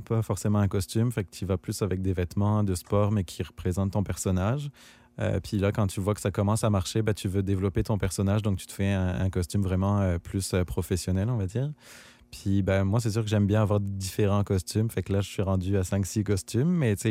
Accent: Grand Est, France; dans le fond, c'est un clin d'œil à ma région natale. Je viens de la région du Champagne.

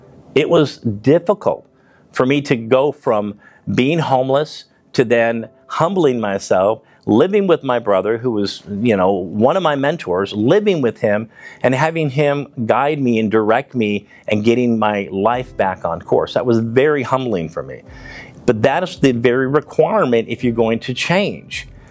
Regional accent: Chicago, Illinois, United States; He was from Chicago. I'm from Chicago.

